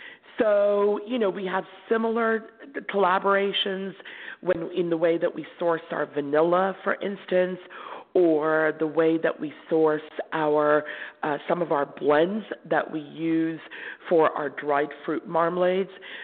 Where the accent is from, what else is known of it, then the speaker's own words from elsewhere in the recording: Bartlesville, Oklahoma, United States; Now, I grew up in the Midwest. So from the time I was 11 to the time I was about 16, 17, I grew up in a place called Bartlesville, Oklahoma.